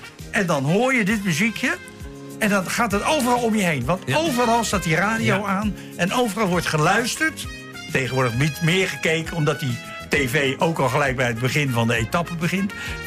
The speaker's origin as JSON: {"language": "Dutch", "town": "Rotterdam", "region": "South Holland", "country": "Netherlands", "lives_now": "Blaricum, Netherlands", "said": "Nee, ik ben echt een Rotterdammer."}